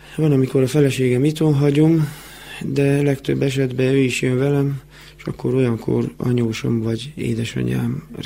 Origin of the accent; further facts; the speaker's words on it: Hódmezővásárhely, Csongrád-Csanád, Hungary; itt nőttem fel vásárhelyen, és vásárhelyen is szeretnék megöregedni.